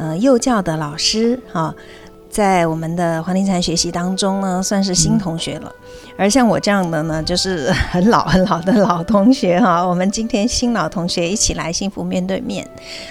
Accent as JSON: {"language": "Chinese", "town": "Changsha", "region": "Hunan", "country": "China", "said": "我来自长沙。"}